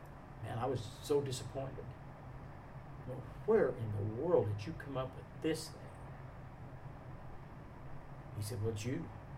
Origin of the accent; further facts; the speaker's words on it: Oklahoma, United States; the reason why the baton is so significant is because I grew up in Oklahoma, a fairly poor family.